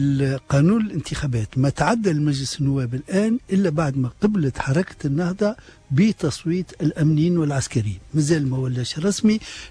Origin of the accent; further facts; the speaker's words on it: Tunisia; أنا كتونسي مواطن